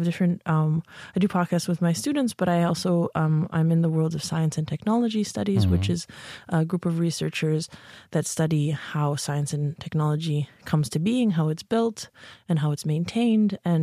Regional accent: Canada; also born or lived in Poland / Hamburg, Germany; now in St. Gallen, Switzerland; I'm Canadian, I'm Polish.

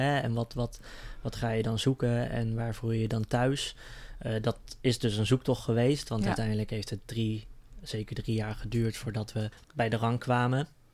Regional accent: Middelburg, Zeeland, Netherlands; now in Rotterdam, Netherlands; Wij komen allebei uit Middelburg. Ja. Dus wij zijn Zeeuwen. En zo voelen we ons nog steeds een beetje. maar ondertussen ook lekker hier in de omgeving geïntegreerd.

